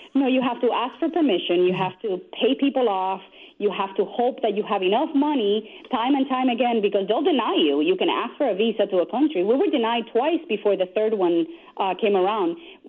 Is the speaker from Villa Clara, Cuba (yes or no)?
yes; Santa Clara, Villa Clara, Cuba; moved away; I'm originally from Santa Clara, Villa Clara, Cuba.